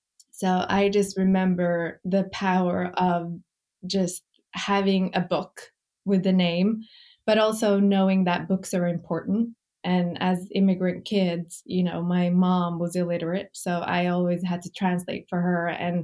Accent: Norway; now in New York, United States; And growing up in Norway, there's not a lot of brown children's books because everyone's blonde with blue eyes, which is, you know, fine. But then we moved to New York and we had our own kids

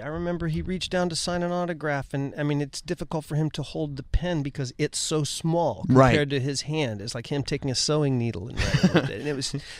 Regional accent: Ohio, United States; born or raised there

